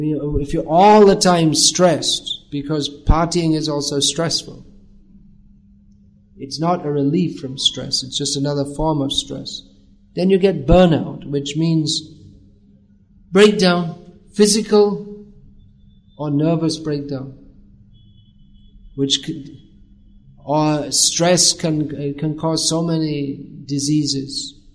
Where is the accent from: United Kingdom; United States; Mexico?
United Kingdom; England; I'm from England.